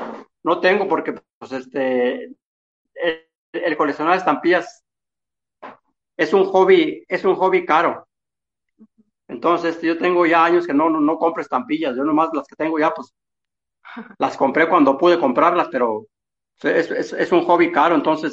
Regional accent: Mexico; Para los millones que somos de mexicanos, son muy pocas las emisiones que hace México.

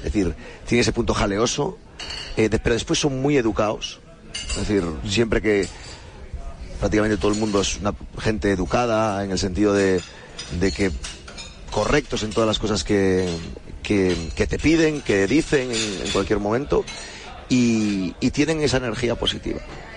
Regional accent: Galicia, Spain; accent: Galician; un poco el acento gallego, y cuando voy a Galicia, me dicen que no saben de dónde, pero que ya no tengo acento gallego.

